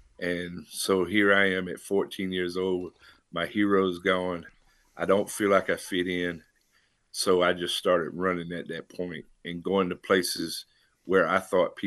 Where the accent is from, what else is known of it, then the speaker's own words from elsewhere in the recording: Key West, Florida, United States; born there; So I was born in Key West, Florida, and I was a little freckle-faced little kid, never felt like I fit in anywhere.